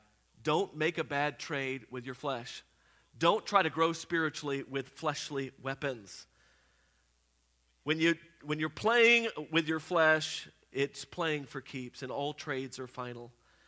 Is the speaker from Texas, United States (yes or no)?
yes; Houston, Texas, United States; I grew up in Houston, where our team had just won back-to-back championships.